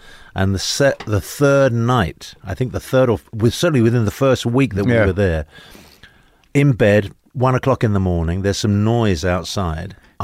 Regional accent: London, United Kingdom; I grew up in London. My background is basically my father was Spanish, my mother was Italian.

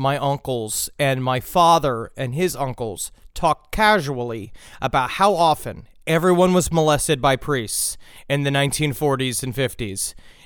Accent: Poland; But he was the Polish warrior that my home country needed in the 30s.

